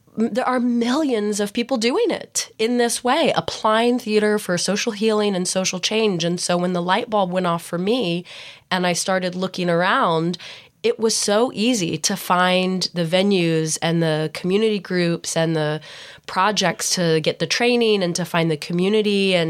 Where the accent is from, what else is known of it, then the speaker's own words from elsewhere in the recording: Deep South, United States; I am a Southerner by trade. I grew up in the Deep South